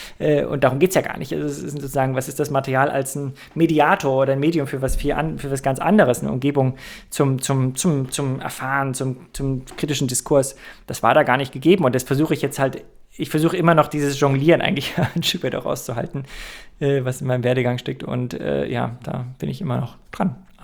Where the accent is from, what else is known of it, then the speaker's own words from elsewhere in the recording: Halle, Saxony-Anhalt, Germany; also ich bin Hallenser, kein Halunke, Hallenser, hier geboren